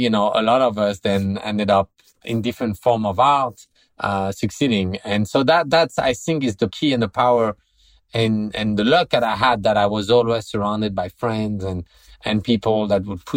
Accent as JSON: {"language": "English", "country": "France", "second_language": "English", "said": "I'm an artist from France."}